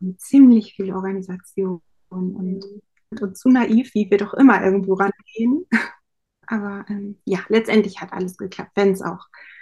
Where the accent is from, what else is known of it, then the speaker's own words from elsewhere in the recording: Lower Saxony, Germany; Ich komme aus Niedersachsen, auch vom Dorf. Wir haben sehr ländlich gewohnt.